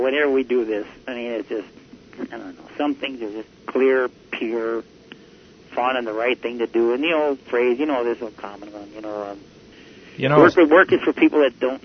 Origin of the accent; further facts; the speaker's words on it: the South, United States; Man, I thought I come from the South.